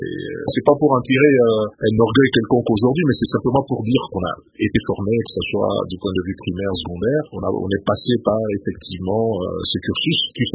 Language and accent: French; Lubumbashi, Haut-Katanga, DR Congo; also born or lived in Brussels, Belgium; je suis un gamin de la ville, comme on dit. Je suis né à Lubumbashi, où j'ai grandi et fait mes études primaires. Ça s'appelait le lycée Kuele, l'ancien Athénée Royal. J'ai ensuite poursuivi des études à Bruxelles, au niveau universitaire